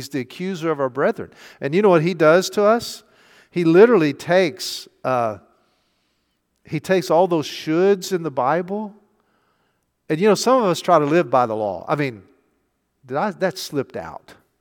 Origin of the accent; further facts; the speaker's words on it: United States; And as an American, you know what we do? We work hard.